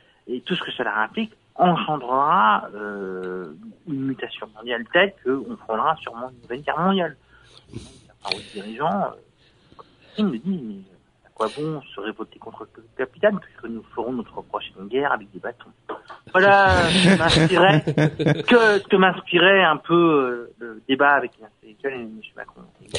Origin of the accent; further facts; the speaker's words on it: France; on consomme, nous, en tant que Français, hein, les ressources